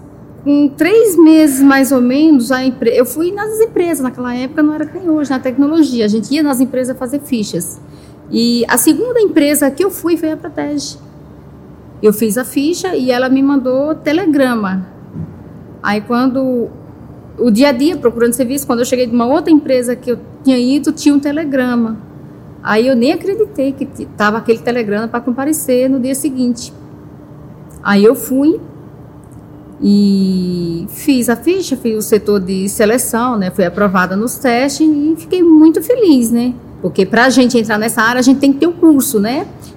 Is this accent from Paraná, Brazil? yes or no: no; Araripina, Pernambuco, Brazil; born there; eu nasci em Pernambuco, em Araripina.